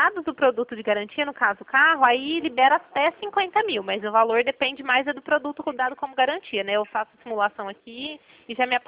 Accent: Ribeirão Preto, São Paulo, Brazil; sou daqui de Ribeirão mesmo.

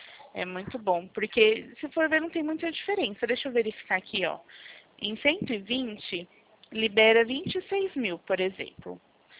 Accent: Jundiaí, São Paulo, Brazil; Eu sou aqui do centro de Jundiaí mesmo.

